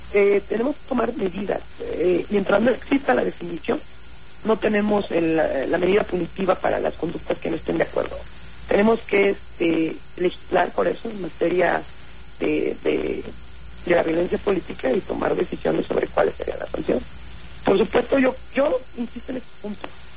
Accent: Chiapas, Mexico; yo soy del estado de Chiapas.

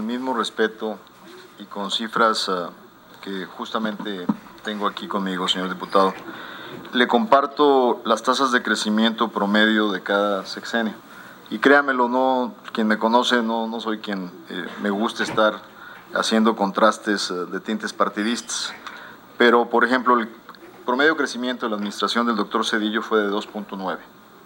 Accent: Mexico; Como mexicanos, nos debe preocupar que no tengamos tasas de crecimiento del 5% y del 6%.

